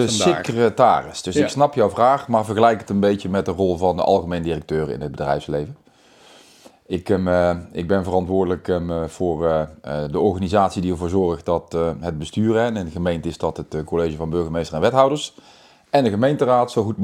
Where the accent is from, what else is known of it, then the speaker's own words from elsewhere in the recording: North Brabant, Netherlands; accent: soft G; En aan mijn zachte G hoor je wel dat ik niet uit het noorden van het land kom. Ik ben geboren en getogen Brabander en daar ben ik ook wel een beetje trots op. Wij wonen nog steeds met veel plezier in het zuiden van het land.